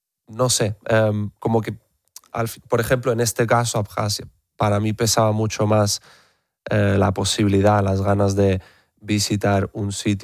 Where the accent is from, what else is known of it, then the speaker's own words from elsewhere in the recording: Granada, Andalusia, Spain; Mi padre es catalán y mi madre es de Suiza, pero vivimos y crecimos en Granada.